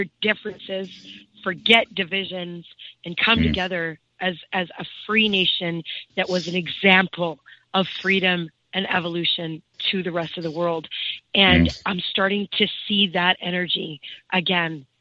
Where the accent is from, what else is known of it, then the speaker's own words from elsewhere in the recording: Canada; growing up in Canada, there was a sense of pride to being Canadian that we all shared.